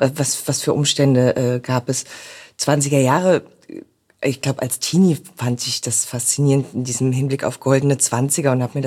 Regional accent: East Germany, Germany; ich bin im Osten aufgewachsen.

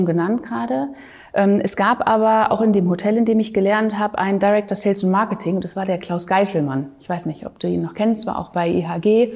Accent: Essen, North Rhine-Westphalia, Germany; born there; Ich bin in Essen geboren.

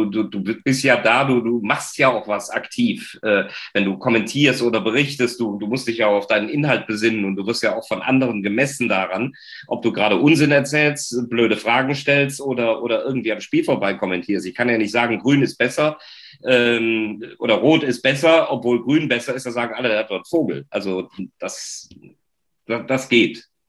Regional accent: Cologne, North Rhine-Westphalia, Germany; als Kölner bist du halt einfach nicht gewohnt

